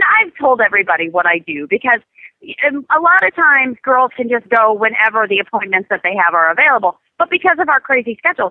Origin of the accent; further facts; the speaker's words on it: Illinois, United States; I grew up small town outside of Chicago. It's in the middle of nowhere, surrounded by cornfields.